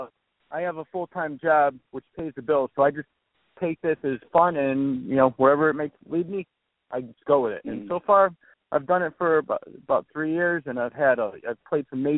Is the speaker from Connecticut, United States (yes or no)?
yes; Connecticut, United States; No, I'm from Connecticut, and I grew up in Connecticut, but I play all over the place.